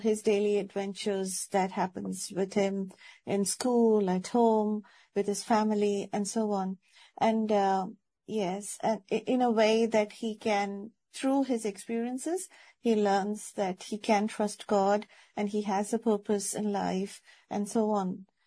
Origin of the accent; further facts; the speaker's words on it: India; English is a second language; moved away; Like, I'm from India. So in India, you would see like how you described